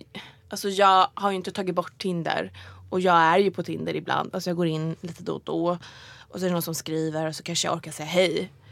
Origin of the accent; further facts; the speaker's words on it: Tabriz, East Azerbaijan, Iran; now in Sweden; i Tabriz som är Tabriz, liksom min hemstad